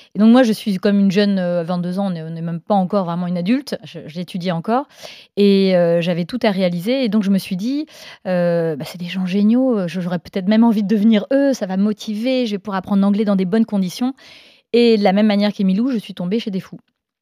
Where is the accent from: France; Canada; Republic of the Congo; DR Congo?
France; Reims, Grand Est; Oui, alors, je suis née à Reims, que mon père était joueur de foot, donc on a aussi habité à Reims, mais je suis bretonne d'origine.